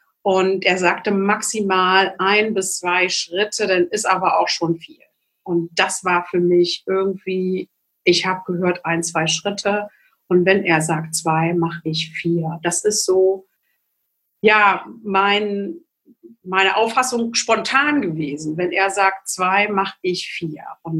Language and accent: German; Magdeburg, Saxony-Anhalt, Germany; born there; ich komme gebürtig aus Magdeburg